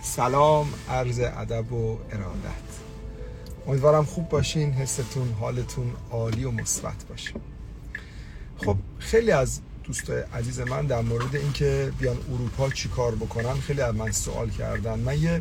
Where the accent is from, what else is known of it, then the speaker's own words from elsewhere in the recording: Iran; now in Europe; به عنوان یه ایرانی که کارآفرینه اینجا موفقه